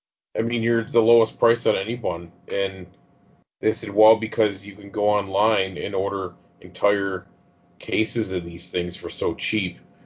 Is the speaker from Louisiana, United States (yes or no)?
no; New York, United States; I'm from New York